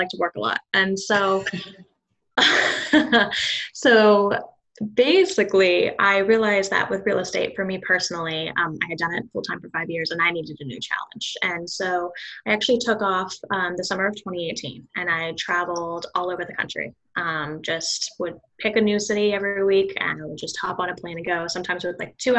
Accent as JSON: {"language": "English", "town": "Kansas City", "country": "United States", "tie": "born or raised there", "said": "since I grew up in Kansas City, I only knew like about pretty much one person when I got my real estate license in Kentucky."}